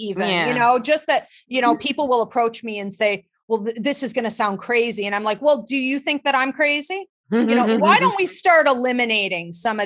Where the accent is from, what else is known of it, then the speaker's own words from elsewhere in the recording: Georgia, United States; born there; I was born in Georgia.